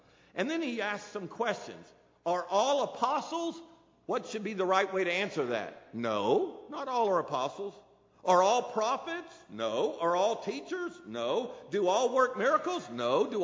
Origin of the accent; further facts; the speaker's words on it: Parris Island, South Carolina, United States; I was raised by a Marine. I was raised on Paris Island. I was raised to be tough.